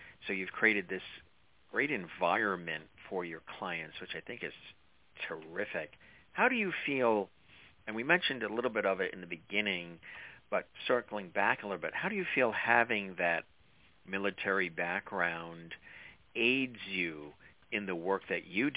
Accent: Long Island, New York, United States; growing up out east on Long Island, exactly.

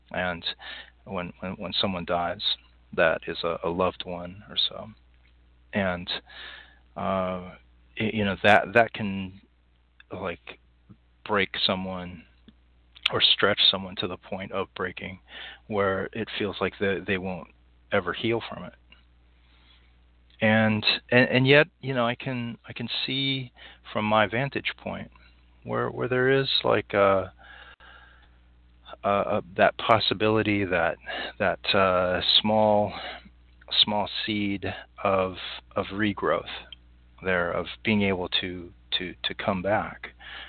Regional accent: Anchorage, Alaska, United States; where I grew up in Anchorage, Alaska, it was like in the winter it'd be like 80 below.

